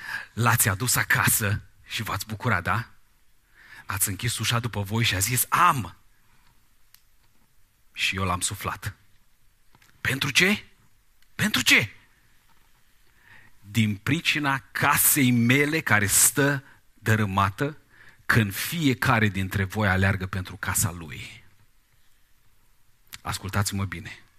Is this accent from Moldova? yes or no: yes; Moldova; Suntem moldoveni, nu majoritatea.